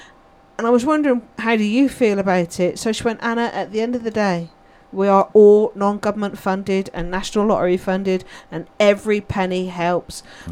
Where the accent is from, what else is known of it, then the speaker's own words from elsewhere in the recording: South West England, United Kingdom; as you can tell from the accent, I'm not from these parts. I'm actually from Wiltshire.